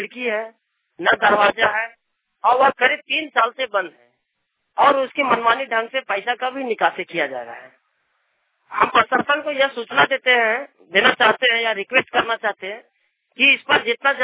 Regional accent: Jainagar, Jharkhand, India; प्रखंड समन्वयक जयनगर, जिला कोडरमा के रहने वाला हूँ।

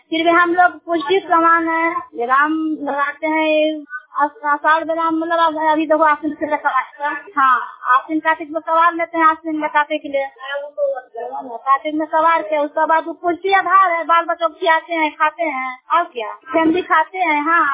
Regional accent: Sandohra, Bihar, India; और ग्राम संदोहरा जिला नवादा परमा पंचायत के रहने वाले हैं।

